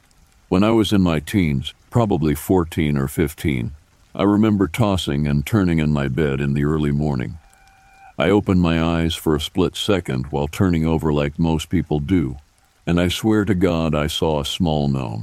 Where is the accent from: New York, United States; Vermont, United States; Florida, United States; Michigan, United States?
Michigan, United States; Traverse City; I was born in Traverse City, Michigan, and lived there until 1993.